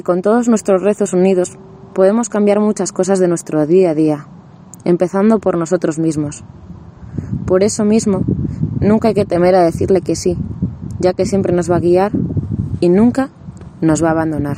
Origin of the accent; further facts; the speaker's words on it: Ourense, Galicia, Spain; soy de Ourense